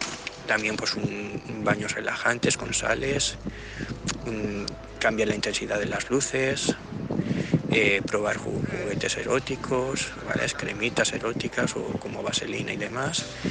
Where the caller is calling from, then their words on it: Gandia, Valencian Community, Spain; de Gandía.